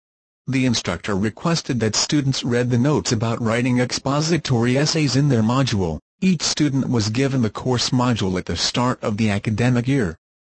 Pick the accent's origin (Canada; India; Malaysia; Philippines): Malaysia; Perlis; English is a second language; You know, I'm from Perlis and I grew up and attended school in a rural area too. I was not good in English when I was young